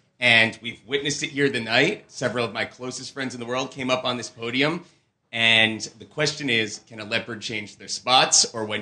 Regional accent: New York City, New York, United States; I am from New York City.

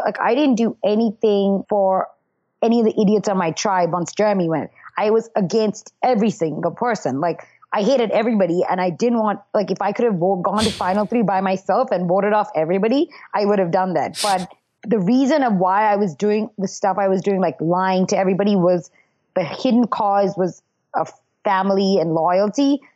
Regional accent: New Jersey, United States; Come on. I'm from Jersey. I'm voting

